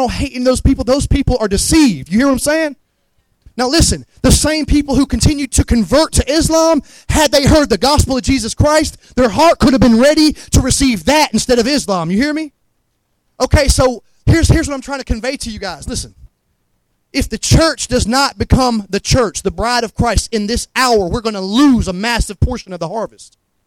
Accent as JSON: {"language": "English", "town": "Montgomery", "region": "Alabama", "country": "United States", "said": "Listen, I'm from Montgomery, and when I went out west, they thought I was country. And they were like, you have such an accent."}